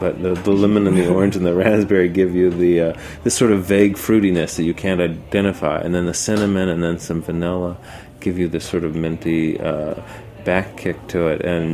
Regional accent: Florida, United States; I grew up in South Florida, and we had a Swenson's that we used to go to.

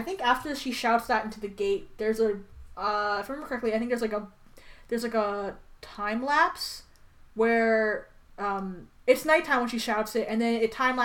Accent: Detroit, Michigan, United States; Born and raised in South Detroit.

